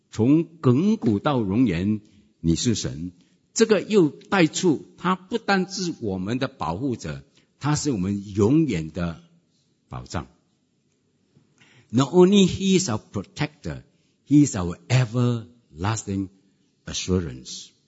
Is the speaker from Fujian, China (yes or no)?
yes; Fujian, China; 我记得我的祖母啊，我们是福建人